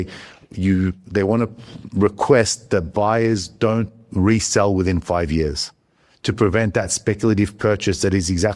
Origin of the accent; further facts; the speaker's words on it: Melbourne, Victoria, Australia; I'm from Melbourne, Australia.